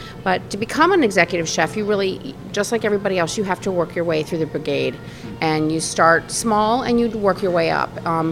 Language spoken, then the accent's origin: English; Virginia, United States; now in Fredericksburg, United States; And I'm a Virginian. I'm born and raised in Fauquier County. And I came to Fredericksburg because of the Kenmore Inn.